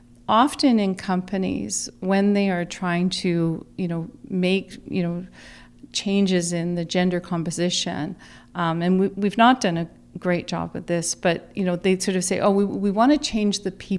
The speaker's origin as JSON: {"language": "English", "town": "Kamloops", "region": "British Columbia", "country": "Canada", "tie": "born or raised there", "said": "when I was growing up in Kamloops thinking, I'm going to become dean of the Rotman School one day."}